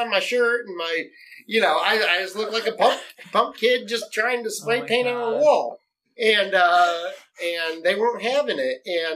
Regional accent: Michigan, United States; I grew up right outside of Detroit, so like I could walk across the street and I'm in Detroit.

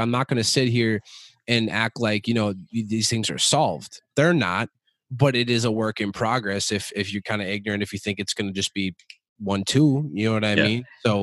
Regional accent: Minneapolis, Minnesota, United States; I used to be homeless growing up in North Minneapolis, man, like in a box type shit with my mom.

